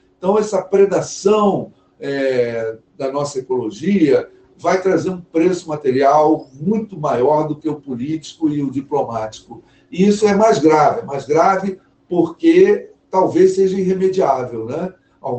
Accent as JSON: {"language": "Portuguese", "country": "Brazil", "said": "a gente, como brasileiro, vai ter nesse momento"}